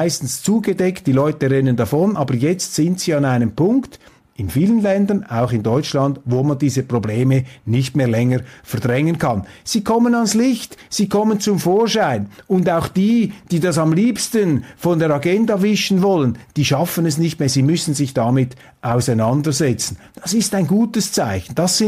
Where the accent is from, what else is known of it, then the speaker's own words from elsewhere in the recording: Switzerland; Und die ARD, man fragt sich als Schweizer, warum haben die das eigentlich laufen lassen?